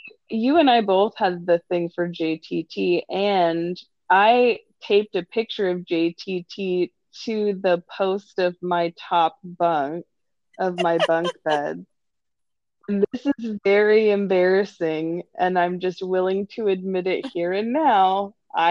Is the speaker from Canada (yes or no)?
yes; Canada; I am Canadian